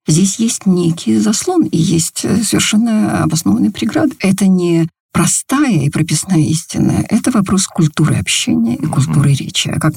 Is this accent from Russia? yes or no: yes; Caucasus, Russia; born there; first language Kabardian; мой родной язык кабардинский. Я родилась на Кавказе, поэтому мой родной язык кабардинский. И русский язык мой такой же родной язык. То есть это два языка, на которых я говорила изначально. Но с 8 лет я еще заговорила по-английски.